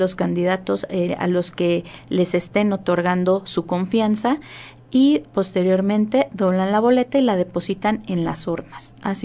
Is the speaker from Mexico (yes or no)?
yes; Mexico; es un hecho histórico que como mexicanos debemos de realizar